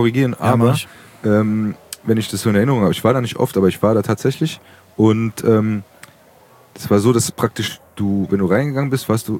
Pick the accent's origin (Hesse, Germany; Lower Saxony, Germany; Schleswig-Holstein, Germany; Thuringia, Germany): Hesse, Germany; Frankfurt; Und ich bin in Praunheim aufgewachsen.